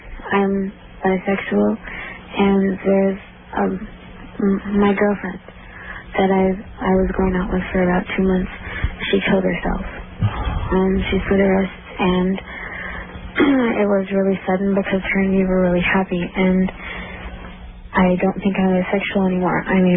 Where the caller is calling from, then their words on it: Vancouver, Washington, United States; Vancouver.